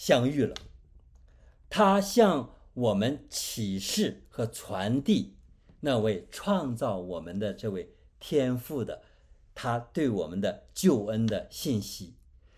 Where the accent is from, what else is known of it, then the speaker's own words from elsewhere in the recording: China; 我们中国人近期古代是没有的